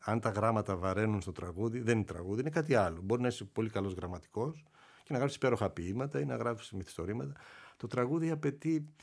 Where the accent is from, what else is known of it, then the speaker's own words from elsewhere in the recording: Nafplio, Peloponnese, Greece; Ναι, κατέβηκα πολύ νωρίς.